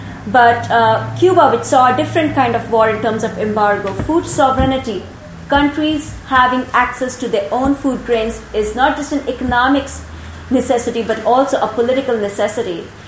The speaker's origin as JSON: {"language": "English", "country": "India", "tie": "born or raised there", "said": "when I was growing up in India, did not have a public distribution system."}